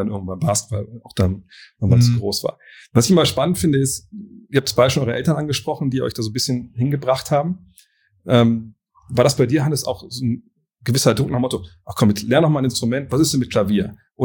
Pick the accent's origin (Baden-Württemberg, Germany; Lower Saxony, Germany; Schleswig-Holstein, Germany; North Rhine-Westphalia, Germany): Lower Saxony, Germany; Wolfsburg; Ich komme aus Wolfsburg und ja.